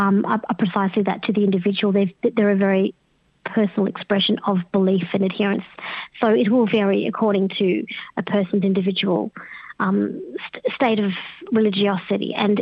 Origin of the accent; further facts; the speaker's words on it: Australia; I think as an Australian, I was pleased to see some leadership